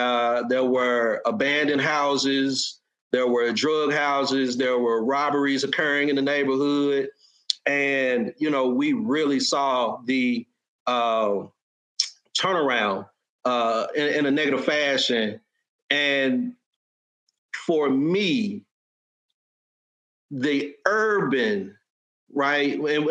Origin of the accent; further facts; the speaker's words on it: Memphis, Tennessee, United States; I grew up in Fraser, which is in North Memphis. We experienced white flight.